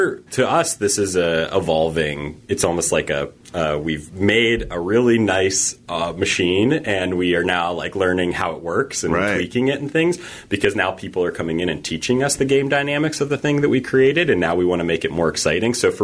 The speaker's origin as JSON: {"language": "English", "town": "Pittsburgh", "region": "Pennsylvania", "country": "United States", "tie": "born or raised there", "said": "So I was coming back to Pittsburgh. This is my hometown."}